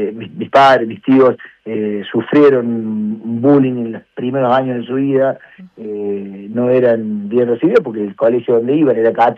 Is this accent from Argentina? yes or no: yes; Argentina; hoy sus descendientes somos argentinos y esos beneficios los tenemos como argentinos